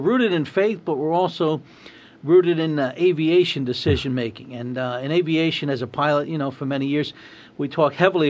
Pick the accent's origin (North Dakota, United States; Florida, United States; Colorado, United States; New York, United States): New York, United States; New York City; growing up in New York City on the east side of Manhattan and East Harlem